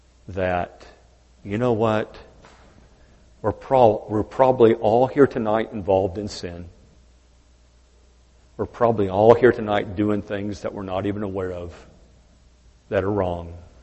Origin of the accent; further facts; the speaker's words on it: United States; I'm an American. That counts for something. Born in this country.